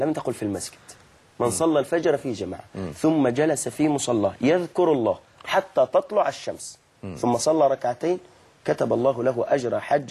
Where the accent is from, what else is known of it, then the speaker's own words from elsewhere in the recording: Egypt; ففي عرفنا نحن مثلا كمصريين ونحو هذا